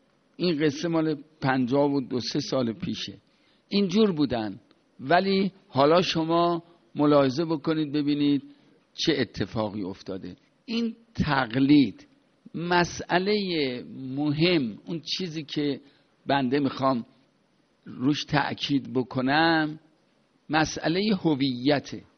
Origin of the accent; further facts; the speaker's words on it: Iran; ما ایرانی هستیم، این ایرانی بودن، این مسلمان ایرانی بودن باید در عمق دل و جان ما جا بگیره